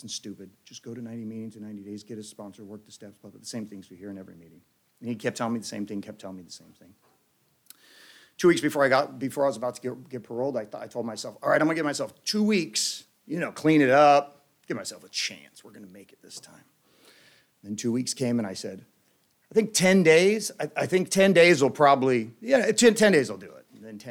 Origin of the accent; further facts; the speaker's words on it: San Diego, California, United States; he was from San Diego, and I grew up in San Diego